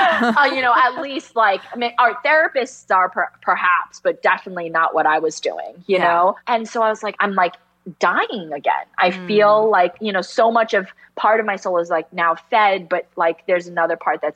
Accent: New Jersey, United States; Like I grew up in New Jersey, North Jersey, which, and it was so homogenous.

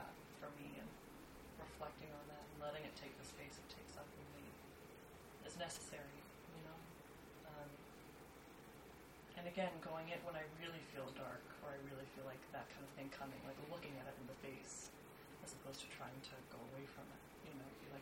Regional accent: Texas, United States; Or Austin, and I'm from Texas.

